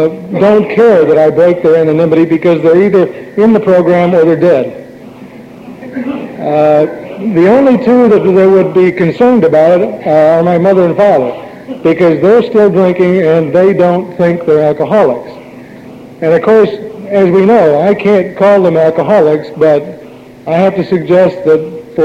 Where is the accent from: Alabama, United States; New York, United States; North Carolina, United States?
North Carolina, United States; Greensboro; As Jackie was saying … I'm from Greensboro.